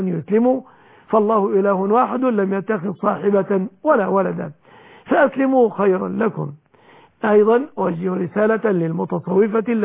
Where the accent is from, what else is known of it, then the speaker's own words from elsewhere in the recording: Egypt; بلادنا مصر